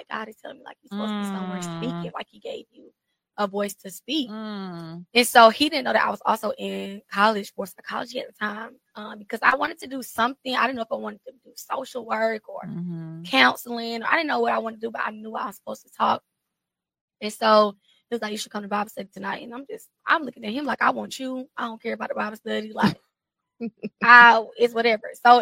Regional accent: Atlanta, Georgia, United States; So, like I said in the bio, I'm from Atlanta. I'm from the East Side specifically.

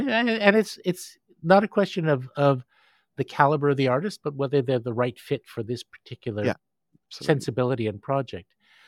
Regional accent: Toronto, Ontario, Canada; an experience in my hometown of Toronto

